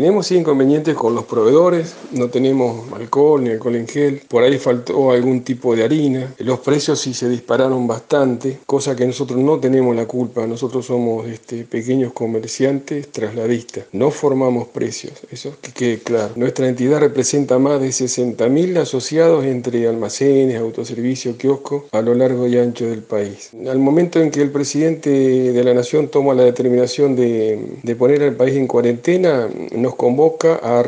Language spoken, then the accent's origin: Spanish; Argentina; somos argentinos de bien